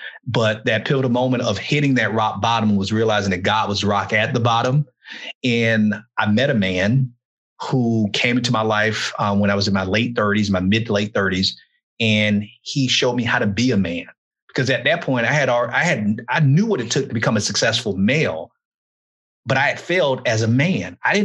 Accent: Miami, Florida, United States; I told you where I grew up in Miami, and I grew up in the hood.

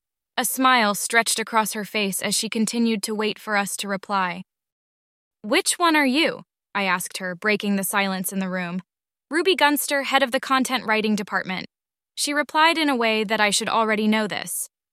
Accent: Australia; But being Australian, we add S's instead of Z's.

